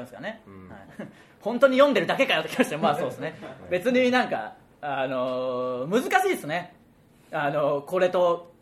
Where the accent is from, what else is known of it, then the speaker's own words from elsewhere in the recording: Okayama, Japan; 僕らの地元岡山県にある遊園地で、